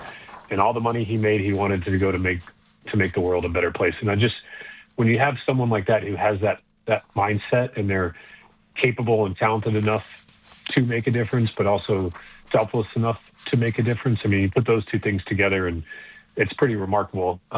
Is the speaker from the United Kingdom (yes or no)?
no; Lynchburg, Virginia, United States; And so we grew up in Lynchburg.